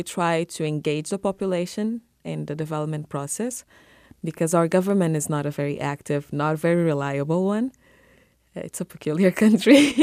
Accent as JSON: {"language": "English", "country": "Guinea-Bissau", "said": "I'm from Guinea-Bissau. It's a small country in the western side of Africa."}